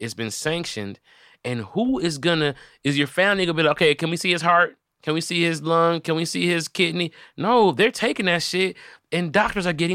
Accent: Detroit, Michigan, United States; I come from Detroit.

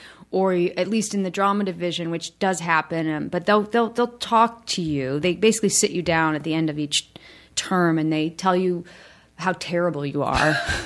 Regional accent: Michigan, United States; I was from Michigan and just felt so lucky to be there.

